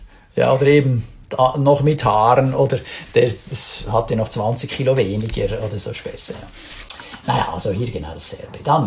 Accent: Switzerland; man fühlt sich dann als Schweizer dann manchmal so ein bisschen vor den Kopf gestoßen.

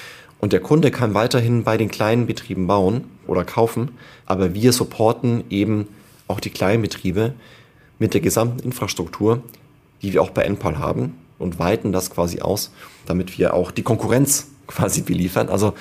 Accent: Tirschenreuth, Bavaria, Germany; let's say in Tirschenreuth, wo ich herkomme

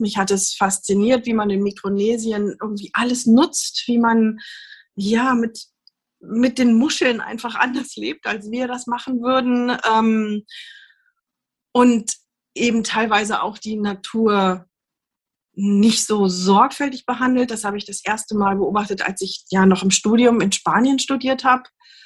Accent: Göttingen, Lower Saxony, Germany; also born or lived in California, United States; ich bin aufgewachsen in Göttingen, bin da zur Schule gegangen, habe da Abi gemacht und bin nach dem Abi in die USA gegangen, nach Kalifornien.

